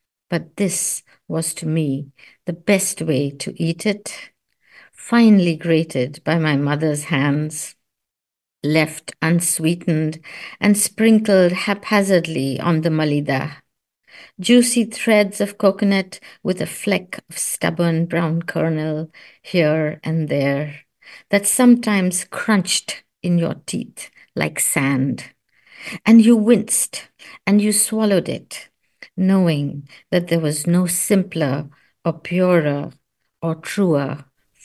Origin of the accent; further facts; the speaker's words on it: India; especially for people like me growing up in India, these were Indian poets writing.